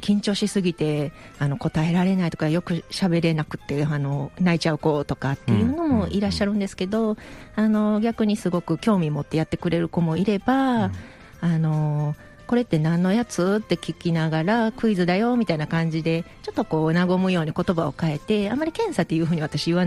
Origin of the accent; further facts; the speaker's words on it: Miki, Hyogo, Japan; 私はあの育ちは三木市です。